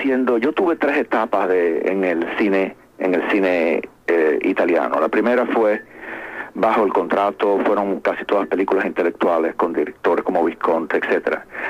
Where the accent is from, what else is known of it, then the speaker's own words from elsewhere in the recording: Cuba; moved away as an adult; now in United States; Cuando yo me fui de Cuba en el 56